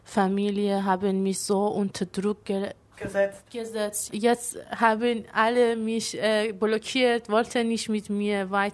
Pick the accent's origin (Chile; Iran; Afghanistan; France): Iran; German is a second language; Er kommt auch aus Iran, wo ich groß geworden bin.